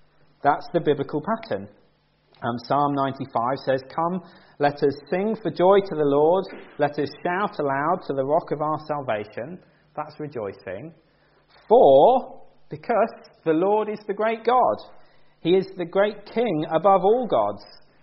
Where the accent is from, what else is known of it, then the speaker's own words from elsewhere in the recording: United Kingdom; Perhaps you think, oh, we're British. You know, I'm a little bit conservative by nature.